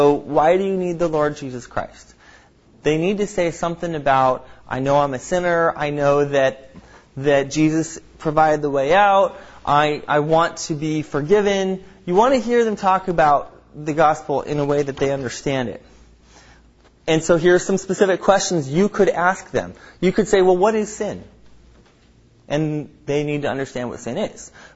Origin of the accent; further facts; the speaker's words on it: California, United States; And you see, we grew up in Southern California. There's a lot of earthquakes there.